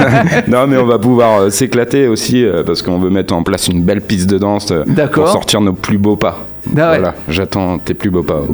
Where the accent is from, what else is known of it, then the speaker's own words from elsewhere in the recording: Brittany, France; Et de la musique traditionnelle aussi, parce qu'on est breton.